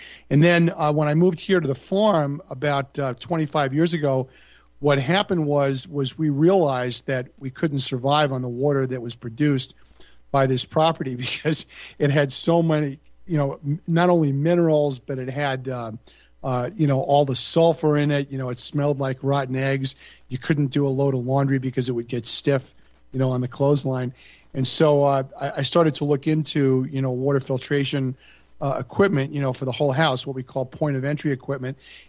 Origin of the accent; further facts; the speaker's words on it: Long Island, New York, United States; Well, I mean, I grew up in Long Island, New York, and, you know, all of my relatives were from New York City